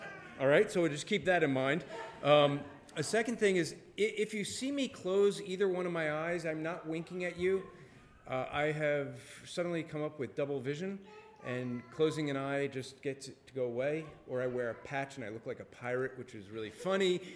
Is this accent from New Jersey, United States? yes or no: yes; New Jersey, United States; I grew up on the East Coast, a little communist country known as New Jersey. I don't know if you've ever heard of it.